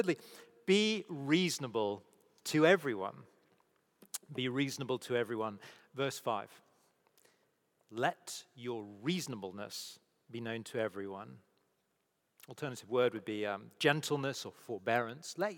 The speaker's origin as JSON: {"language": "English", "country": "United Kingdom", "said": "It's usually about sort of making sure that as British people we get access to enough tea every day and enough roast potatoes on Sundays."}